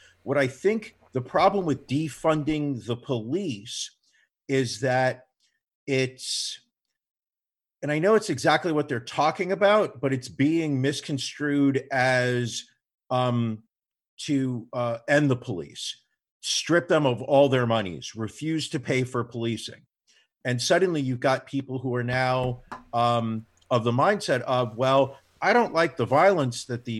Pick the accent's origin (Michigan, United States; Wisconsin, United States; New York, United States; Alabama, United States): New York, United States; New York City; those kids are doing more criminal shit than I did growing up in New York City.